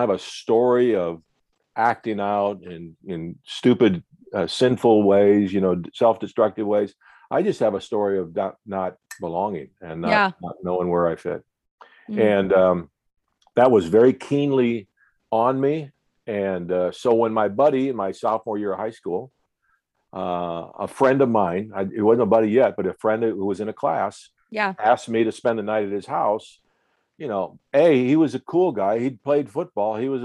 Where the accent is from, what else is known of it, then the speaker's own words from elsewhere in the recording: Moline, Illinois, United States; So born and raised early on in the Quad Cities, Moline, Illinois.